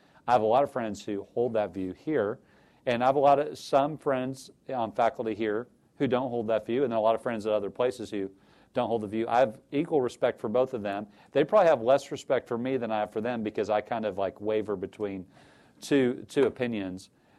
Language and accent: English; Illinois, United States; and I'm from Central Illinois. It was 20 miles to the nearest shopping mall, 20 miles of interstate framed by corn and soybean fields all the way. I lived out in the middle of the country.